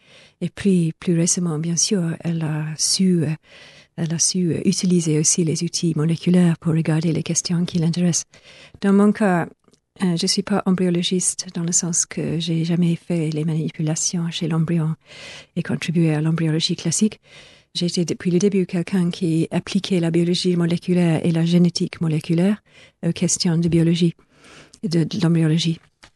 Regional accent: Scotland, United Kingdom; French is a second language; moved away as an adult; also born or lived in Oxford; je venais du nord de l'Écosse

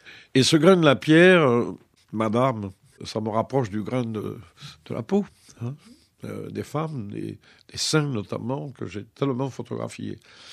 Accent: Arles, Provence-Alpes-Côte d'Azur, France; Je suis d'Arles, qui est une ville romaine et romane.

